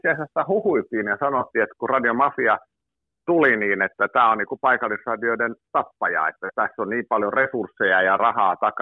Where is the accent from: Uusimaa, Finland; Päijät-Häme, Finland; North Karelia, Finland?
Uusimaa, Finland; Tammisaari; levytettiinkin Tammisaaresta, kun olen kotoisin, niin se oli aika vilkas musiikkikaupunki